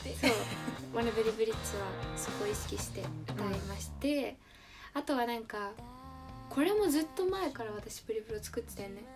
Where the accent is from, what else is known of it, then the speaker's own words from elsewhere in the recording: Hachioji, Tokyo, Japan; 地元が八王子で、八王子歩いてたらなんかいつもと違った景色が目に入ってきて、駅の方で、